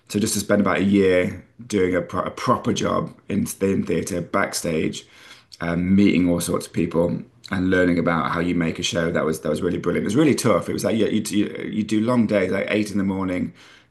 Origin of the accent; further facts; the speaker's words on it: Nottingham, East Midlands, United Kingdom; I obviously growing up in Nottingham, I'd never heard of it.